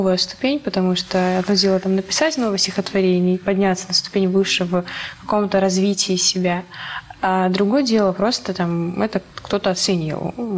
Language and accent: Russian; Odesa, Odesa Oblast, Ukraine; Есть про Одессу, про мой родной город.